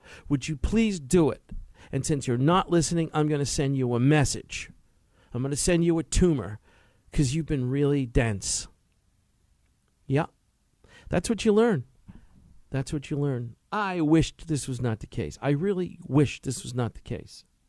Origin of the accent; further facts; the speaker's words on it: New York, United States; I'm a New Yorker, you know, like Judge Jeanine. I'm a New Yorker. We don't talk poetry.